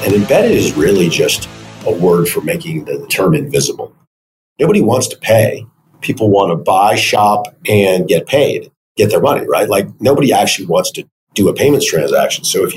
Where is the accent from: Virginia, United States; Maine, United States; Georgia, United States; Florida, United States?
Virginia, United States; So I grew up in Northern Virginia, a suburb of Washington, D.C.